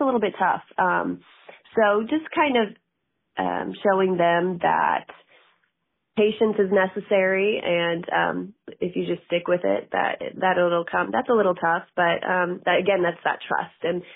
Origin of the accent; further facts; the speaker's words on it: Derby, East Midlands, United Kingdom; obviously I'm from Derby, and so just local spots